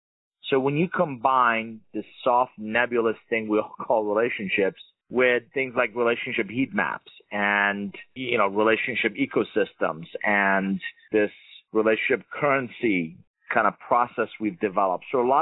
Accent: Iran; English is a second language; now in United States; I'm originally from Iran. I immigrated in the U.S. 1981 with $100, a suitcase, didn't know anybody, and didn't speak a word of English.

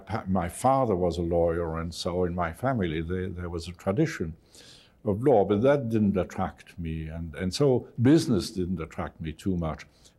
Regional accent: Belgium; also born or lived in England; Well, you know, I spent most of my life in Belgium. I was born in England, but I went to school in Belgium. My parents were Belgians. I'm a Belgian national, and so I attended a Jesuit school when I was a child

